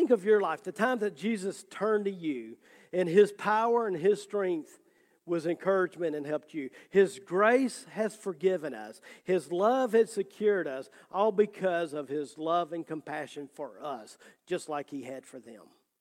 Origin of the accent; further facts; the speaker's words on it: Louisiana, United States; now in Memphis, United States; I moved from South Louisiana to the big city of Memphis, Tennessee.